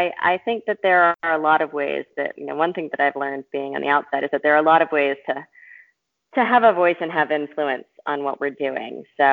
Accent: Mississippi, United States; now in Vermont, United States; We came to Vermont because we both love rural areas. I was raised in Mississippi.

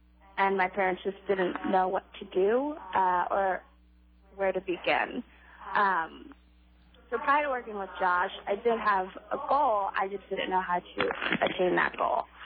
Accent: Brooklyn, New York, United States; So I'm originally from Brooklyn, specifically Bushwick, which is a low-income community in Brooklyn that happens to be predominantly Black and Hispanic.

